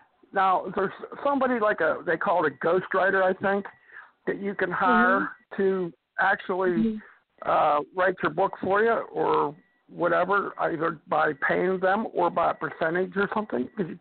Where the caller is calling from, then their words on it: Pittsburgh, Pennsylvania, United States; I'm calling from the Pittsburgh area.